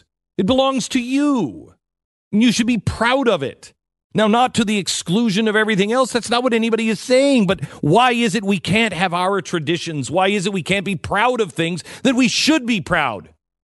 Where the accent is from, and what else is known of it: England, United Kingdom